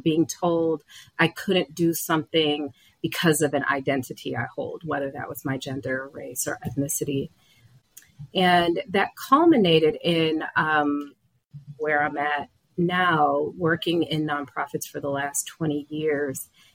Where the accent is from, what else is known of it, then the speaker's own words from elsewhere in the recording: Detroit, Michigan, United States; And I grew up in Detroit. At the time, it was America's largest Black city.